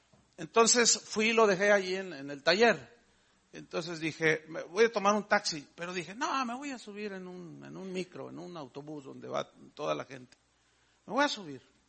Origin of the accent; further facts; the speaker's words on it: Mexico; Pero ¿saben qué? Yo soy mexicano.